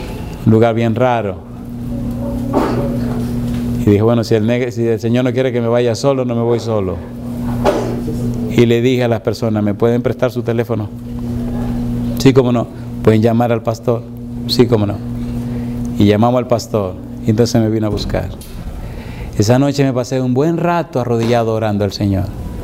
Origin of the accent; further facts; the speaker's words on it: Ñaña, Lima, Peru; yo vengo de aquí, de la Universidad de Lima, de Perú, de aquí de Ñaña.